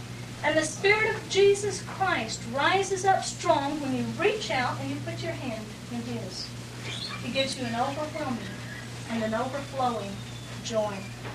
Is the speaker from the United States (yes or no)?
yes; Louisiana, United States; To tell you a little bit about myself, I grew up in South Louisiana. I was one of eight children.